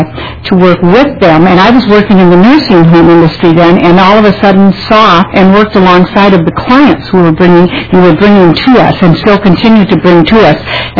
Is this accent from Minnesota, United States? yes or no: yes; Faribault, Minnesota, United States; I'm from Faribault, Minnesota, and I worked in the Faribault State Schools and Hospital 40 years ago.